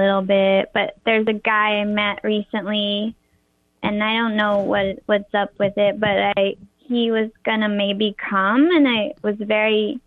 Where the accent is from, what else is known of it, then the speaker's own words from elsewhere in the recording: New York, United States; I'm from upstate New York near Albany.